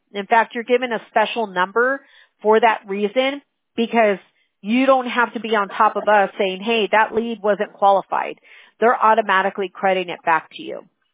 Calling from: California, United States; We're in California. We're out here in the West Coast, Sound Valley.

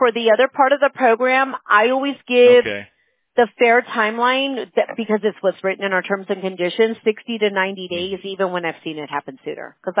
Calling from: California, United States; California.

